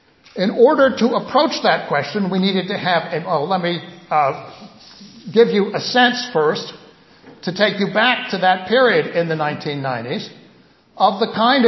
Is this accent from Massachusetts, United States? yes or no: yes; Cambridge, Massachusetts, United States; born and raised in Cambridge, Massachusetts, just a few blocks from where I was born and raised